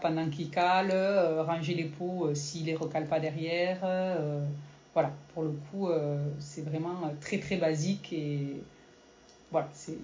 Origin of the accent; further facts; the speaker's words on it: Toulouse, Occitanie, France; je viens de la ville. Je viens de Toulouse, donc rien ne me prédestinait à arriver là.